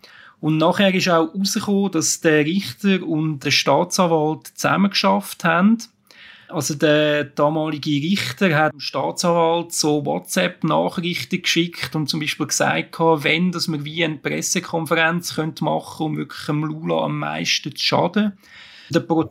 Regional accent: Switzerland; wenn man jetzt damit so als Schweizer drauf schaut, mit unserem Maßstab

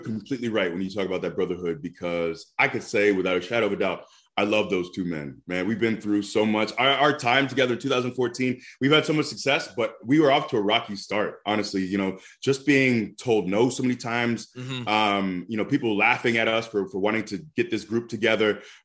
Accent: Tampa, Florida, United States; You know, I'm born and raised in Tampa. I still live here in this area, but that's my second home.

